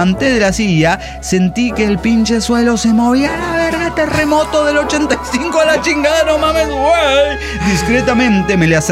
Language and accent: Spanish; Morelia, Michoacán, Mexico; Soy de Morelia, Michoacán.